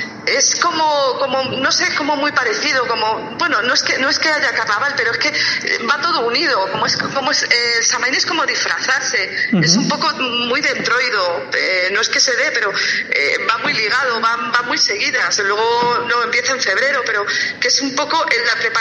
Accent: Galicia, Spain; vuelvo a hacer hincapié, como buena gallega

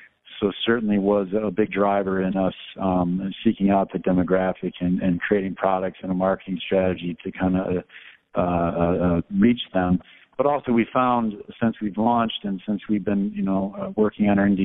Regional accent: Chicago, Illinois, United States; Actually, two of our signature products are made here in Chicago. I'm from Chicago.

